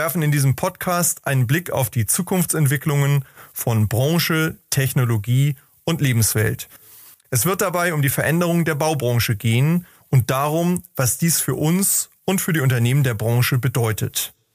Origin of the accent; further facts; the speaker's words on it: Hamburg, Germany; Also ich komme ja aus Hamburg